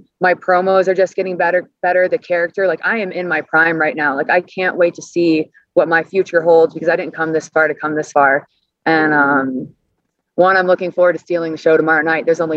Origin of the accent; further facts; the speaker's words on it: Charlotte, North Carolina, United States; for the SmackDown Women's Championship in Charlotte, North Carolina. And I won. And when I won, my hometown was chanting